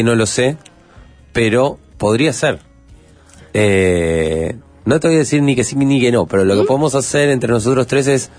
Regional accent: Buenos Aires, Argentina; es imposible no tener tatuadas algunas canciones de …, siendo argentino, porteño.

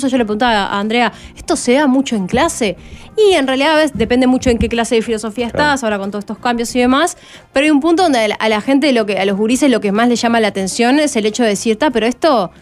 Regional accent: Uruguay

